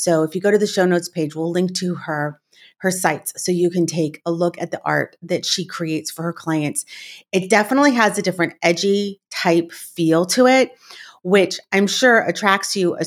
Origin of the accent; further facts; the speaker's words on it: California, United States; I'm from the Los Angeles area, from specifically Orange County.